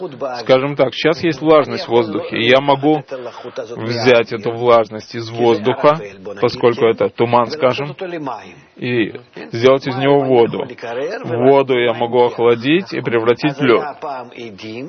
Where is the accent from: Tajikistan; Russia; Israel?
Israel; Я рос в Мошаве, и поселение